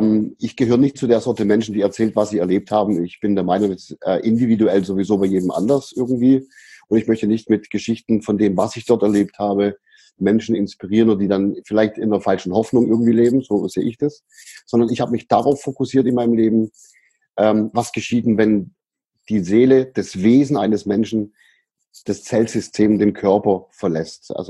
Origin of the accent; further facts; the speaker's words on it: Böblingen, Baden-Württemberg, Germany; also born or lived in Sindelfingen; Und in Böblingen, also in der Stadt, aus der ich herkomme, gebürtig bin ich aus Sindelfingen.